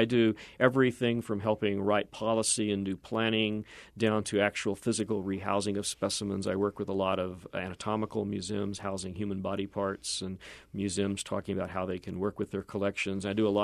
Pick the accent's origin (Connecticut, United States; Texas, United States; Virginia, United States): Texas, United States; Fort Worth; I grew up in Fort Worth. I'm from Fort Worth, Texas.